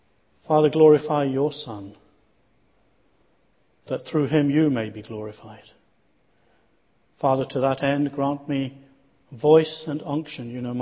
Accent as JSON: {"language": "English", "town": "Leicester", "region": "East Midlands", "country": "United Kingdom", "said": "I come from Leicester, and I am surrounded by Hindus, Muslims, Sikhs, atheists, all sort. Half of my family are Christian, half are still very devout and staunch Hindus."}